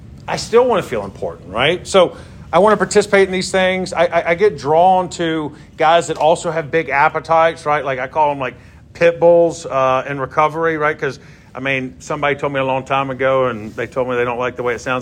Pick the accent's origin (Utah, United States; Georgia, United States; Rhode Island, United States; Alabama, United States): Georgia, United States; I don't know about y'all, but I grew up in Georgia, and, like, this language that y'all are talking out here, like, nobody talks a shit back home, okay?